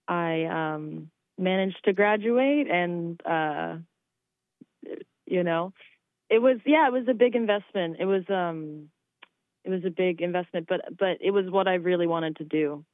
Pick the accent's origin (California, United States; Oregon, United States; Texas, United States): Oregon, United States; Talent; also born or lived in Medford; And I grew up in Talent. I was born in Medford.